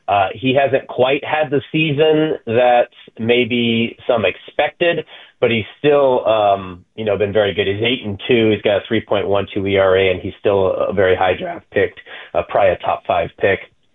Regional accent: Tallahassee, Florida, United States; I was born in Tallahassee and kind of grew up there part of my life. So my family still lives there

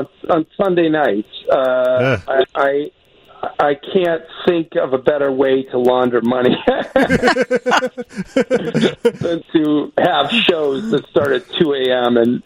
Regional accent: Naperville, Illinois, United States; And so they knew I was from Naperville

